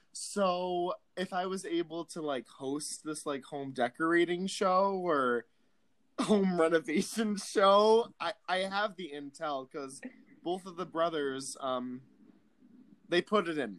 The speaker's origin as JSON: {"language": "English", "region": "Tennessee", "country": "United States", "said": "Oh, I'm from the South. I'm from Tennessee, by the way."}